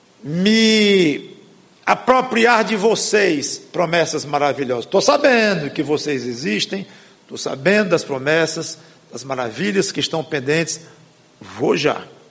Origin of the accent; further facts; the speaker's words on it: Brazil; Tudo bem, somos brasileiros, vamos viver como cidadãos de bem, de acordo com as leis do país